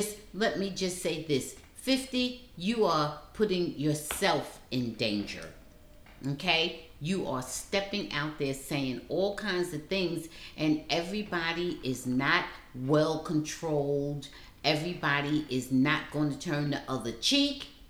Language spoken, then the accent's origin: English; Jersey City, New Jersey, United States; I'm originally from Jersey City